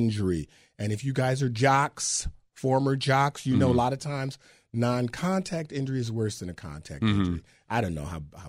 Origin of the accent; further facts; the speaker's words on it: Detroit, Michigan, United States; now in Los Angeles, United States; I'm from Detroit, born and raised.